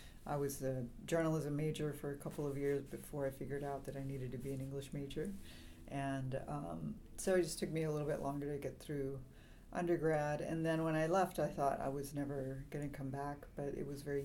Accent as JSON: {"language": "English", "town": "Dallas", "region": "Texas", "country": "United States", "tie": "born or raised there", "said": "I am from Dallas, Texas. I was born in South Dallas in Oak Cliff, which is now known as the Bishop Arts District, but it's been known longer as Oak Cliff."}